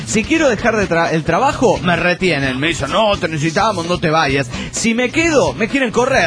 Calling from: Guatemala; de Guatemala.

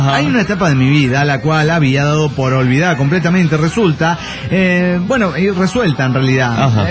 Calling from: Mar del Plata, Buenos Aires Province, Argentina; de Mar del Plata, Argentina.

